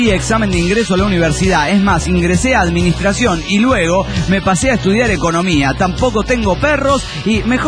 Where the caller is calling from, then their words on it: Querétaro, Mexico; de Querétaro, México.